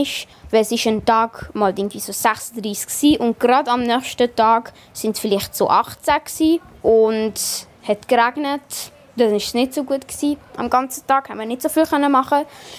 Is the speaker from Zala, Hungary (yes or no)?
yes; Keszthely, Zala, Hungary; Ich war in Keszthely, meinem Heimatort in Ungarn.